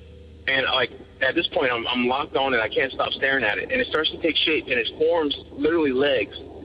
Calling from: Lafayette, Louisiana, United States; I'm calling from Lafayette, Louisiana, and I had a ghost story for you that actually happened to me when I was about 16 years old.

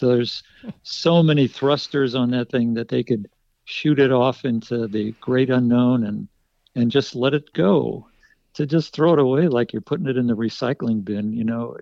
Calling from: St. Louis, Missouri, United States; I'm calling from St. Louis.

